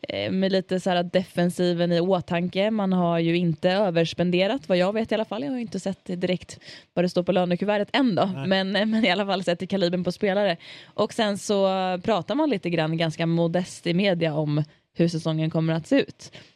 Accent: Leksand, Dalarna County, Sweden; Det är min hemkommun.

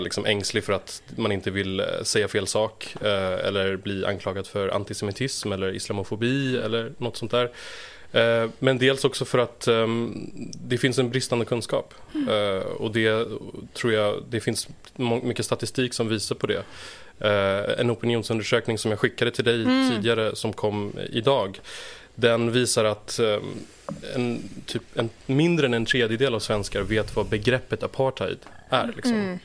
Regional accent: Jordan; also born or lived in Egypt; jag är uppvuxen i Mellanöstern. Mm. I Egypten och Jordanien. Och i Jordanien, där liksom gick jag gymnasiet och där är alla mina barndomsvänner kommer därifrån.

